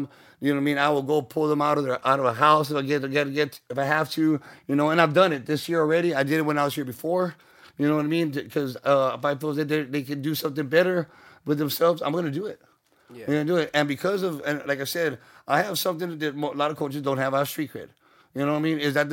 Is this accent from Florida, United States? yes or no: no; Falfurrias, Texas, United States; Like I bleed green, I'm from Fal, and that's what I want to do, is I want to make Fal a better place.